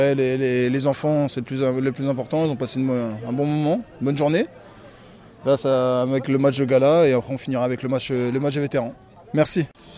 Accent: Hauts-de-France, France; moi je suis pas de cette région-là, je suis de l'Oise, mais plus côté Crayois. Ça fait 4 ans que j'habite ici

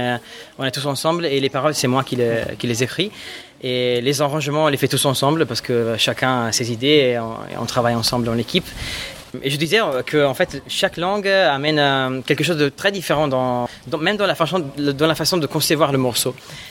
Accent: Italy; French is a second language; now in Paris, France; on est italien, on vient d'Italie. On habite à Paris depuis 8 ans, plus ou moins, mais on vient d'Italie à la base.

